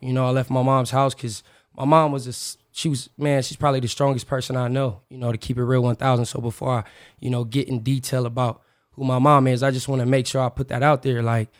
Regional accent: Los Angeles, California, United States; now in Salt Lake City, United States; So, I'm from South Central Los Angeles. I grew up in the Crenshaw District, you know, shout out my hometown, right on Fifth Avenue in Florence.

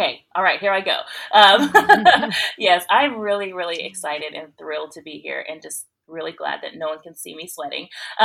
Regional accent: California, United States; now in Columbus, United States; I'm actually from the Bay Area, California, but 5 years ago, I guess 5 is the number tonight, we moved to Columbus, Georgia, which is just south of Atlanta.

